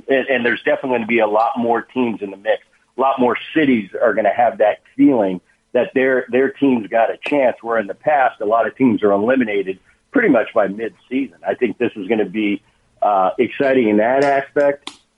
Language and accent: English; Philadelphia, Pennsylvania, United States; I grew up in the Philadelphia area with my dad in the Phillies in the 70s.